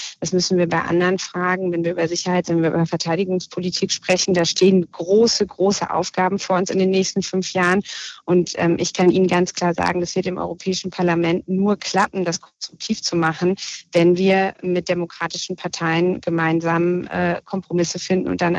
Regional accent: North Rhine-Westphalia, Germany; Aber ich komme aus dem Ruhrgebiet

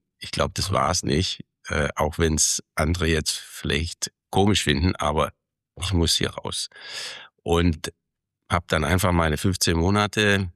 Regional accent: Ravensburg, Baden-Württemberg, Germany; ich bin Ravensburger. Ich bin 63 in Ravensburg geboren, hier zur Schule gegangen, am Wirtschaftsgymnasium, 84 Abitur gemacht.

